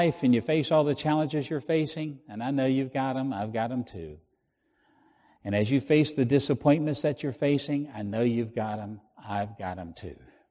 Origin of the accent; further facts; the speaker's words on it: Virginia, United States; when I was growing up in Virginia, my grandmother used to use the expression, "when the kingdom comes."